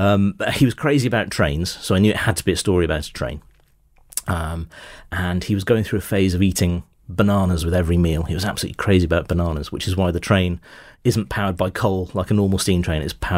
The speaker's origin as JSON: {"language": "English", "town": "Newport", "region": "Wales", "country": "United Kingdom", "tie": "born or raised there", "said": "So bits of Newport, where I grew up in South Wales"}